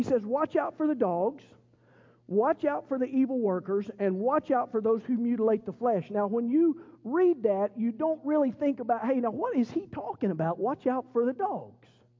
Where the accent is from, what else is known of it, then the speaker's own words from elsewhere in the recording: Pawhuska, Oklahoma, United States; born there; I was born in Pawhuska. My mom's family is from Pawhuska.